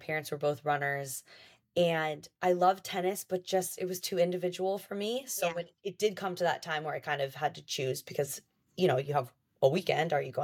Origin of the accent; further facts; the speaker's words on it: Pacific Palisades, California, United States; Pacific Palisades.